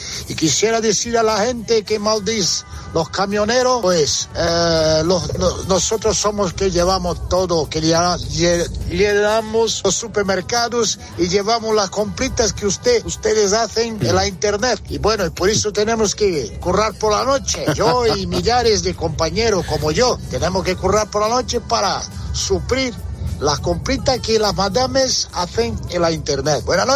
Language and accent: Spanish; Portugal; de Portugal. Salí de Portugal a 5 de la tarde y estoy ahora a pasar el puerto de San Rafael en Madrid. Acabo de entrar en la Comunidad de Madrid. Voy a descargar allí en Leganés.